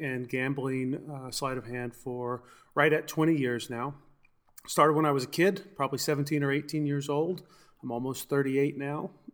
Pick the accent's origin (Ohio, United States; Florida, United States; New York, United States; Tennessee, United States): Tennessee, United States; Knoxville; one of them from my hometown of Knoxville, Tennessee.